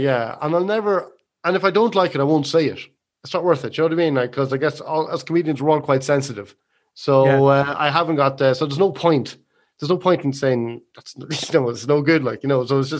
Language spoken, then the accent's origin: English; Leinster, Ireland; we're living in Meath and, close to my hometown.